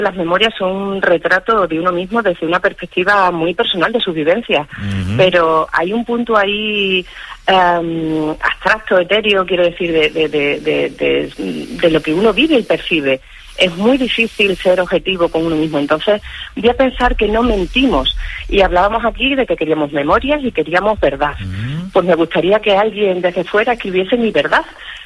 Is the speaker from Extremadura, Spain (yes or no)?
yes; Badajoz, Extremadura, Spain; pero de Badajoz.